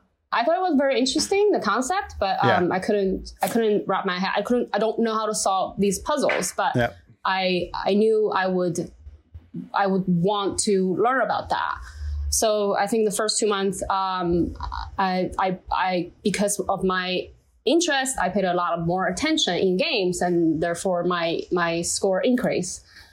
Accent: China; English is a second language; moved away as an adult; now in United States; So because in China, I'm from China. We just didn't really speak English at all.

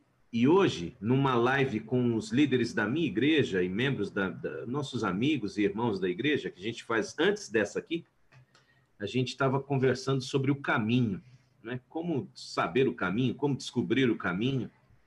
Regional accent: Barueri, São Paulo, Brazil; eu sou cristão e tal. E eu sou de Barueri, que é um município da Grande São Paulo, quem conhece por aqui, é longe.

